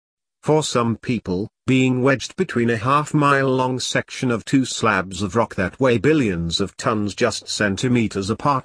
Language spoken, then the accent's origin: English; Wales, United Kingdom; For me, I was a romantic. Growing up in the Afan Valley was the most wonderful childhood.